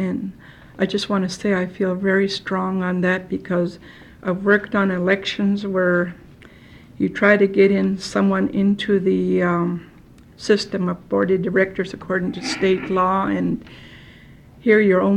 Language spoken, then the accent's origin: English; United States; pride to be an Indian. I, however, disagree with the way our corporations operate by state laws. Being Indian, it should be run our way.